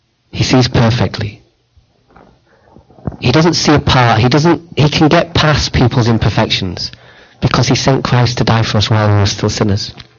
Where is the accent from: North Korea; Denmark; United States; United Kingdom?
United Kingdom; North West England; when we grew up in Lancashire, people did coal mining and cotton Mills. That's what. That's part of my history and my heritage.